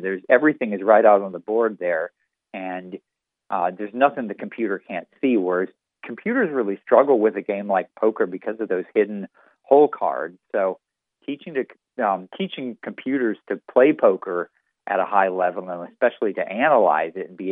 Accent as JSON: {"language": "English", "town": "Jacksonville", "region": "Florida", "country": "United States", "tie": "born or raised there", "also_born_or_lived": "Miami / Orlando", "lives_now": "Gainesville, United States", "said": "Yeah, I was born in Jacksonville. I lived there till I was about 10, and now I've lived all over the state. I lived in Miami for a while and Orlando And now I'm right over in Gainesville"}